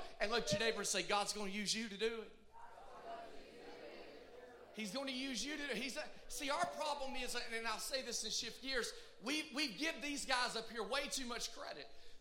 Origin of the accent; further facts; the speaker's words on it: Michigan, United States; And y'all know I'm from Michigan, right?